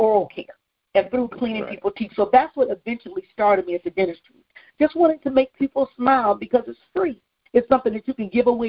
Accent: Detroit, Michigan, United States; now in Florida, United States; I'm originally from Detroit, and I was in the Navy, and I ended up getting stationed in Florida, and that's where we ended up settling.

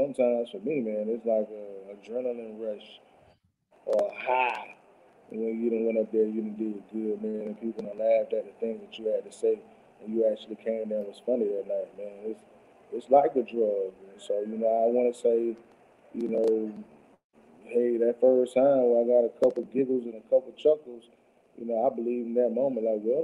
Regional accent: Quincy, Florida, United States; I'm born and raised in Quincy, Florida.

